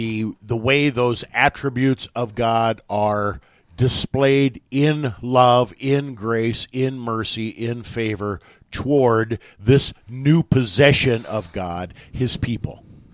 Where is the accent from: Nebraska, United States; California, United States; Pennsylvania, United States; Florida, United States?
Nebraska, United States; near my hometown, the Robbies. Of course, they call it Raby up in the Wisner, Nebraska area.